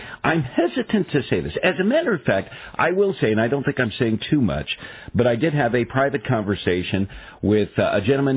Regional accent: Western United States, United States; And I would just say that I come from the Western U.S., where, the western half of the United States

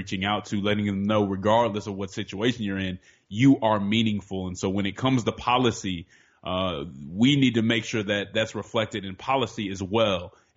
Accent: Denver, Colorado, United States; Well, I'm originally from Denver, Colorado. I was raised in the church.

